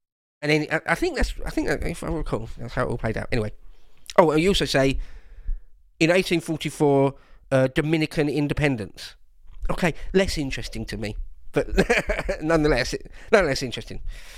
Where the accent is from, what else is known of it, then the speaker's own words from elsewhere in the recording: London, United Kingdom; Well, being a Londoner myself, I'm really more of an Essex boy.